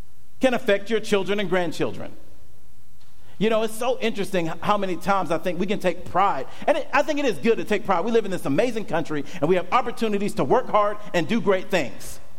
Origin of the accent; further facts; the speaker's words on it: Georgia, United States; I'm from Georgia, my parents are from the country, they get out their guns and they shoot them up on New Year's Eve when it comes.